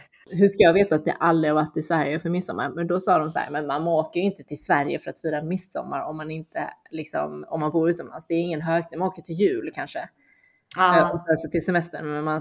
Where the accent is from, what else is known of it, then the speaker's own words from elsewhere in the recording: China; Bridge, Top Hong Yo, som är det liksom spelet som vi spelar med när vi är många kineser.